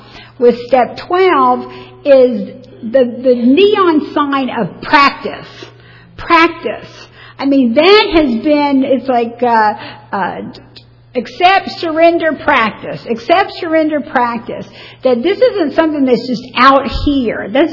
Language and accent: English; Jacksonville, Florida, United States; I grew up in Jacksonville, Florida, to, as I mentioned, a loving family. It was my mom, my dad, my sister, and myself.